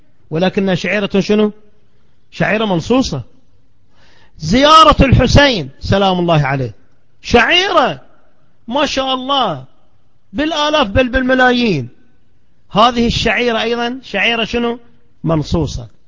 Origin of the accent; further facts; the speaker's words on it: Al-Ahsa, Eastern Province, Saudi Arabia; لو إذا فرض أن عندنا في الأحساء مثلا بعض الممارسات غير المنصوصة